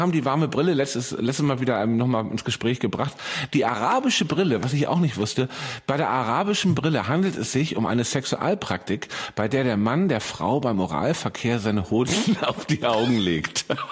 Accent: Hamburg, Germany; auch ich als Hamburger

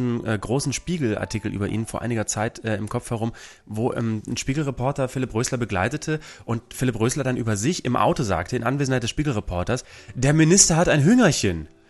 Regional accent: Germany; Wir Deutschen sind so unzufrieden.

